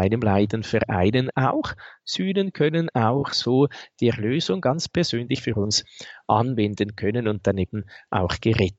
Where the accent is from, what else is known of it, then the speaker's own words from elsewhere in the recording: Switzerland; soweit ich die deutsche Sprache verstehe, als Schweizer ist das je nachdem ja nicht ganz so einfach